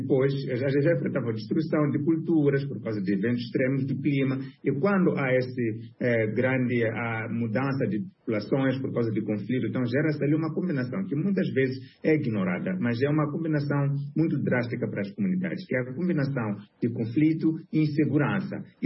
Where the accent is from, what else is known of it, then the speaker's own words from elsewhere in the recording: Mozambique; como moçambicano